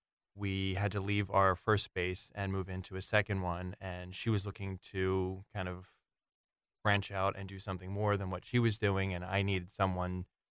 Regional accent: New Jersey, United States; Well, I grew up in South Jersey, born and raised.

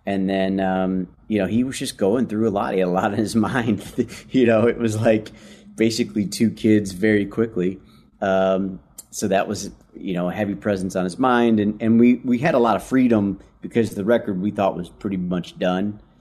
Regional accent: Detroit, Michigan, United States; and I'm from Detroit, and I love his voice, and he loves soul music as much as I do.

